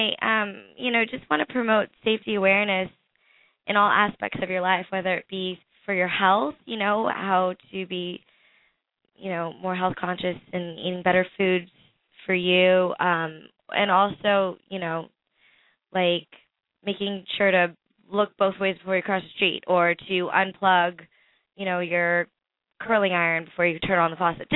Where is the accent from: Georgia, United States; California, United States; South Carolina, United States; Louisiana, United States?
Georgia, United States; Atlanta; because I'm originally from Georgia, and I started out in Atlanta.